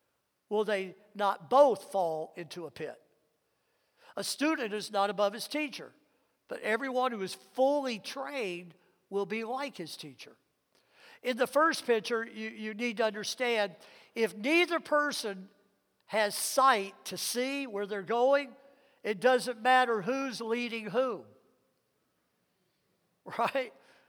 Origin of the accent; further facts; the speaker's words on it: Mississippi, United States; I grew up in Mississippi, and during my teenage years, my dad got this idea that we moved out to the country and we started farming